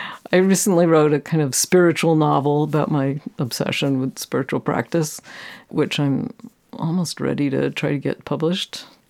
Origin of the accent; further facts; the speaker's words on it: Poughkeepsie, New York, United States; And when I was a kid growing up in Poughkeepsie, my parents had moved north from the city